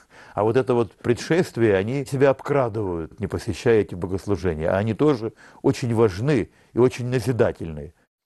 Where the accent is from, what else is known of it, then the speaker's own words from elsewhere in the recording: Ural, Russia; на Урале, откуда я родом